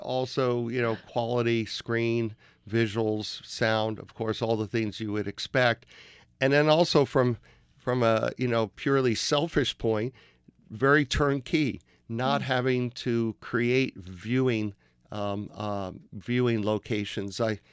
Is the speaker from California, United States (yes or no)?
no; New Jersey, United States; also born or lived in New York; here I, myself, growing up in America, growing up, you know, in New Jersey, New York